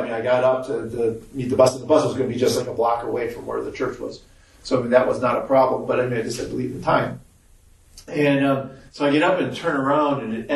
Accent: Wisconsin, United States; If you remember, I'm from Wisconsin.

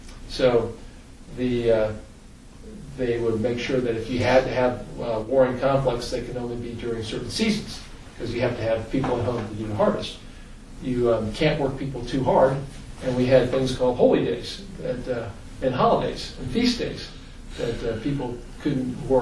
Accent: Ireland; born there; moved away; and I was born in Ireland, so I get to say it.

